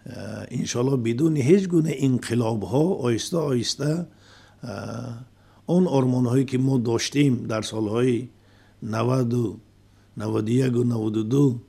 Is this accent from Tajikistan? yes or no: yes; Tajikistan; با افتخار گوییم که ما مسلمان هستیم، هم با افتخار گوییم که ما تاجیک هستیم.